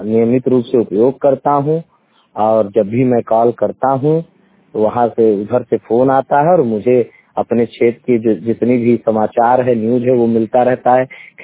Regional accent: Tikaita, Uttar Pradesh, India; मैं टिकैता ग्राम सभा विकास खंड गौरा और तहसील रानीगंज प्रतापगढ़ का रहने वाला हूँ।

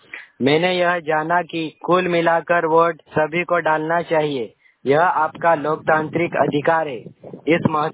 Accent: Palwat, Madhya Pradesh, India; मैं पाटी ब्लॉक के ग्राम पंचायत पलवट का निवासी हूँ।

